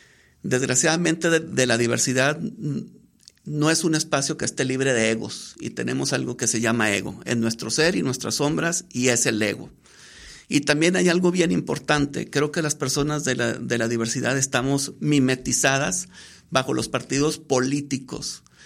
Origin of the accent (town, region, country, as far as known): Culiacán, Sinaloa, Mexico